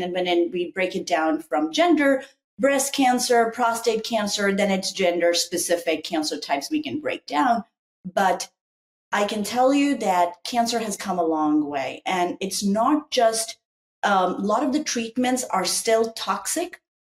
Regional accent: Japan; also born or lived in India / Sydney, Australia; now in Columbus, United States; I was born in India. I was raised in Japan, did my grad school in Sydney, Australia.

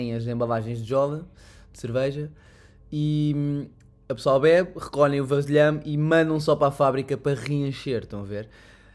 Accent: Portugal; moved away; eu vim de Portugal, pá, há 5 anos

